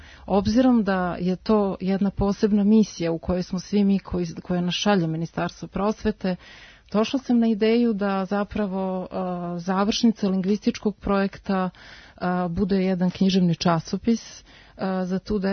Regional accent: Serbia; mi koji dolazimo iz Srbije

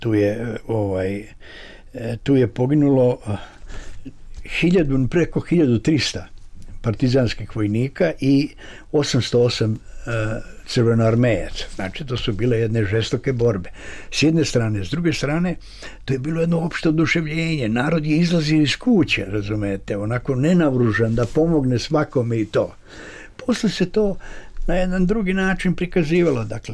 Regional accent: Slovac, Šumadija and Western Serbia, Serbia; A ja sam u tom trenutku bio u svom selu, ja sam iz Slovca kod Valjeva, to je 70 km od Valjeva.

